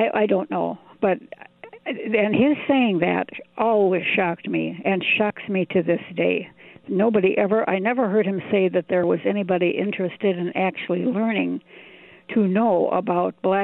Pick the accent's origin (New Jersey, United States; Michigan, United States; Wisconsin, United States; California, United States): Wisconsin, United States; Wausau; I am a white woman. I am 89 years old, but I grew up in Wausau and lived there until I was about 20.